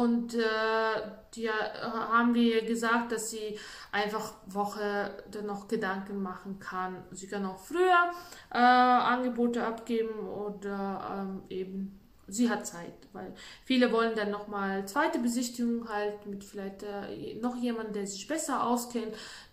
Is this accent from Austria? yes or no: no; Latvia; Bei uns in Lettland, ich komme ja aus Lettland